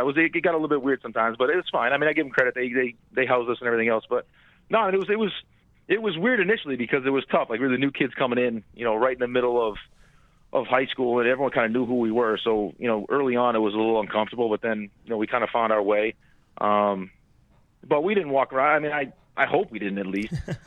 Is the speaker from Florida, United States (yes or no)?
no; Winthrop, Massachusetts, United States; Well, I mean, growing up in Winthrop, I would always go to the Beanpot.